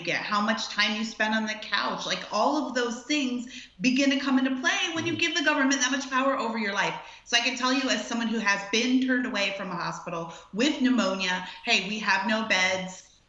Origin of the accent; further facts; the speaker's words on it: Canada; moved away as an adult; now in United States; I'm actually Canadian and I was born and raised in Canada. I moved to the US as soon as I finished high school because I like America better.